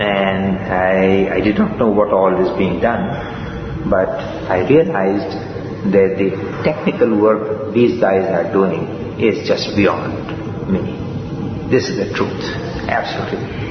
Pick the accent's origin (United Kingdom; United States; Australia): United States; Sir, you are from America. I said, yes, I am.